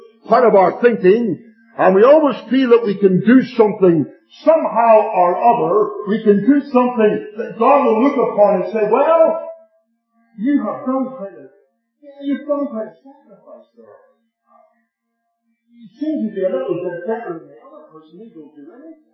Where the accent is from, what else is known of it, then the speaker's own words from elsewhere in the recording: Ireland; sorry, I'm from Ireland, we used to play soccer